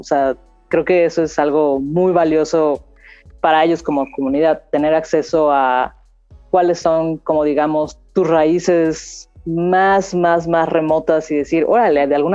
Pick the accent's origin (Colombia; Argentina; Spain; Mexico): Mexico; Chalcatzingo, Morelos; este es Chalcatzingo, ¿no? Y este es de donde yo vengo.